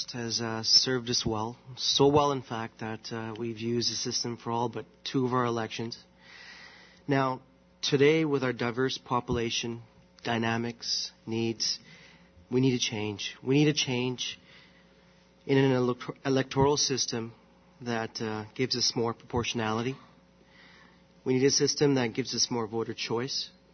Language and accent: English; British Columbia, Canada; And that's what we need as British Columbians, a system that works for us.